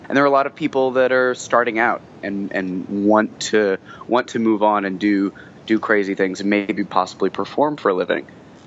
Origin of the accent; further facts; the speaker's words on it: West Virginia, United States; moved away; You know, I grew up in West Virginia. I decided I'm not going to do the normal thing. I'm going to be a performer.